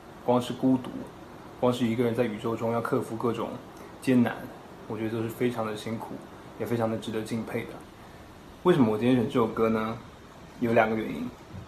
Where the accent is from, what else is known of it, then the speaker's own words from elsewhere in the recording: China; also born or lived in Taiwan; 我从小在大陆长大，现在就读于南京师范大学。